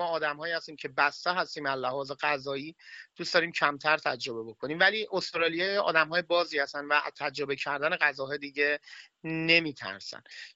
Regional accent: Iran; now in Australia; من به عنوان یه ایرانی یه مقداری وحشت از این دارم که غذاهای دیگر تجربه بکنم

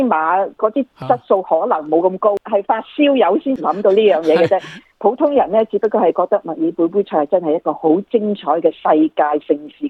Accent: Australia; 我哋澳洲人喺英國買翻嚟

